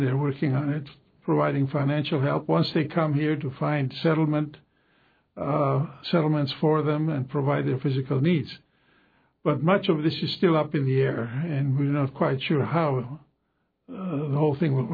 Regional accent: Cyprus; I come from Cyprus, the island that has its own problems. As you know, in 1974, it got attacked by Turkey and divided the Turkish and Cypriot sides. I come from the Cypriot side. I was born and raised there, attended the missionary school

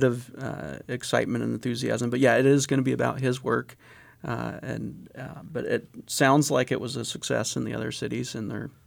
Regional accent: Utah, United States; Yeah, well, I grew up in Utah, actually, but fell into or just got a job working construction.

